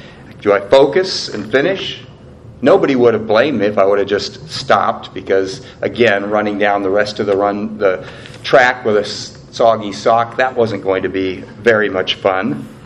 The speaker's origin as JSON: {"language": "English", "town": "Portland", "region": "Oregon", "country": "United States", "tie": "born or raised there", "said": "I grew up in Portland, Oregon, so it was not uncommon that it was raining during the track meet."}